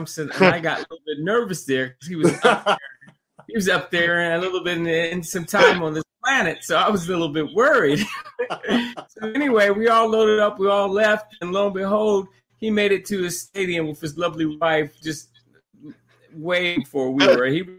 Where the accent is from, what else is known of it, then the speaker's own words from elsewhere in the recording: Texas, United States; I'm from Texas and I'm a military brat.